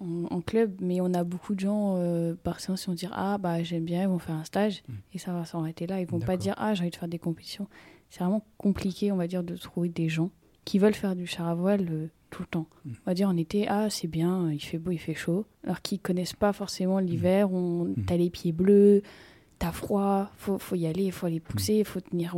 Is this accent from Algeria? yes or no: no; France; Mais sinon, on était tous Français. Tout le classement, on est Français et t'as un peu, on va dire, les étrangers derrière.